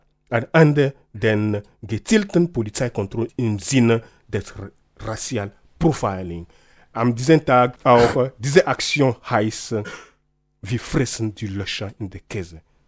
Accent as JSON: {"language": "German", "country": "Togo", "said": "Damals also in meinem Heimatland Togo, als die deutschen Kolonien sind gekommen, haben auch unsere Leute gekämpft."}